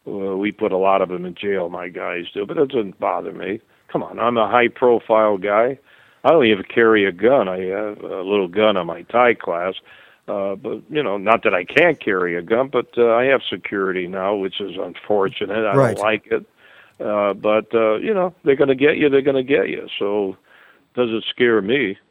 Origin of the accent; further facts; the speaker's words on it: Massachusetts, United States; now in Arizona, United States; Well, I love Arizona. I've been born and raised in Massachusetts, been all over the world. This is my state.